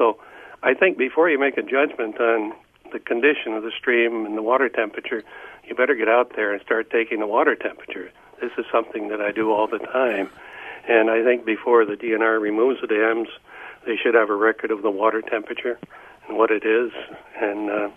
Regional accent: Felch, Michigan, United States; So I knew I would eventually write the book about growing up in Felch, Michigan with my two friends and my dog Zipper.

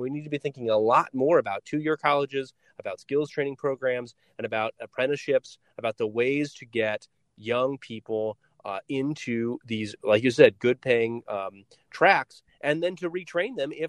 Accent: Oregon, United States; I grew up in Oregon, which is actually where I am right now covering the forest fires. But I grew up in Oregon in a timber town

